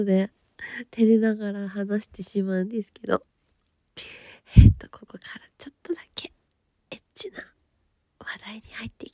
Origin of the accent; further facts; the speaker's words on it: Sapporo, Hokkaido, Japan; 出身地は札幌です。